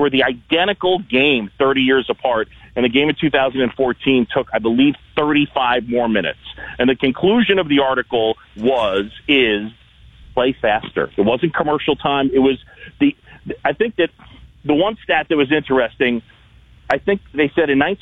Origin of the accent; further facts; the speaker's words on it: New York, United States; I mean, look, man, I'm from New York, okay?